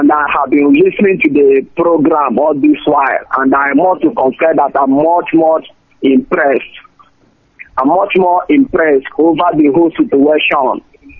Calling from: Turin, Piedmont, Italy; I'm calling from Torino.

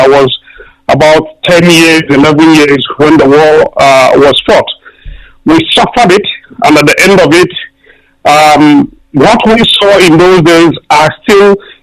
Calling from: London, United Kingdom; I'm calling from London.

